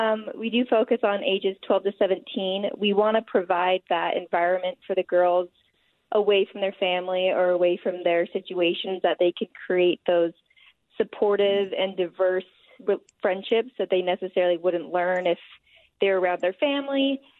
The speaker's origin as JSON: {"language": "English", "region": "Utah", "country": "United States", "tie": "born or raised there", "said": "Yes, I was born and raised here in Utah. Absolutely love it."}